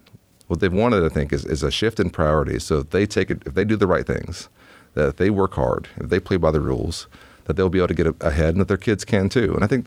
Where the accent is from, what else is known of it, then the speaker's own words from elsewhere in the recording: Texas, United States; Listen, I've always felt like I'm a Texan first.